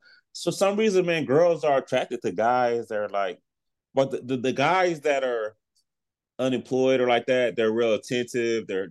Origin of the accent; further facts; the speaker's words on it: California, United States; And a lot of guys that I grew up in the Bay Area, there are a lot of dudes are like that.